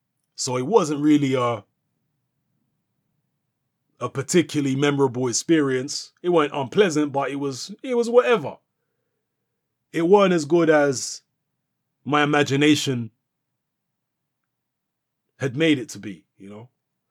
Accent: London, United Kingdom; I ended up moving to the area where she lives in South London. I was, you know, I'm from South London anyway, but I moved to this particular area where she was from and where she lives.

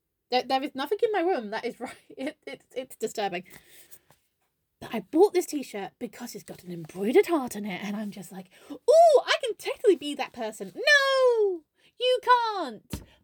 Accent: Yorkshire and the Humber, United Kingdom; It's like I'm from Yorkshire. Don't hit me.

